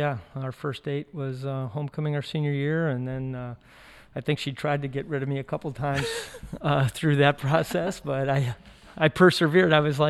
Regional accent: Joliet, Illinois, United States; born there; I was born in Joliet, Illinois, which is about 50 miles south of Chicago. It was kind of a blue-collar town.

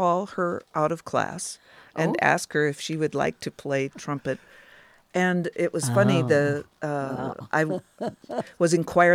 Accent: North Dakota, United States; also born or lived in Indiana / Norway; now in Oregon, United States; growing up in North Dakota, and took with a Norwegian gentleman, took lessons.

